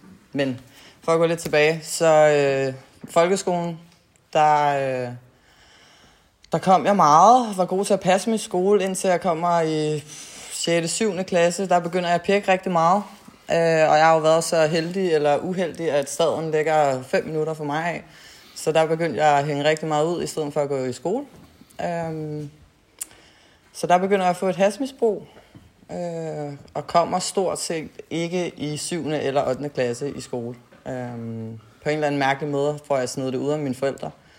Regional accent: Copenhagen, Capital Region of Denmark, Denmark; Jeg er født og opvokset på Amager i København.

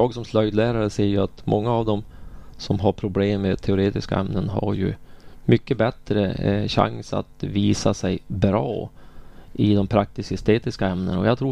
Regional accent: Mellansel, Västernorrland County, Sweden; Jag kommer ju från Mellansel och vi har ju haft invandring från Finland och Norge och andra länder redan på 60-talet.

